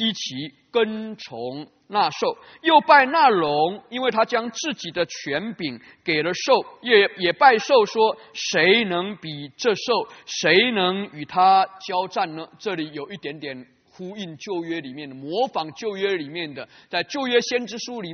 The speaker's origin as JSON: {"language": "Chinese", "country": "China", "said": "所以这里头所描写的跟我们中国文化传统的里面所说的龙是没有干的"}